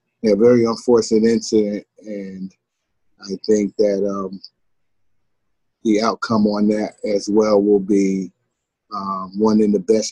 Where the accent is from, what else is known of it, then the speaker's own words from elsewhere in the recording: Long Island, New York, United States; Well, I'm from Long Island. I went to Hofstra University. I then attended the New York State Police Academy and met a lot of great people there.